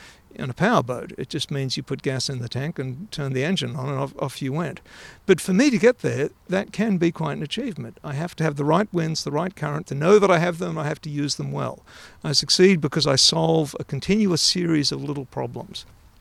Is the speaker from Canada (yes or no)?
no; Australia; moved away as an adult; now in Pittsburgh, United States; Well, I was born in Australia, and I grew up in Australia. Moved to Pittsburgh when I was about 30.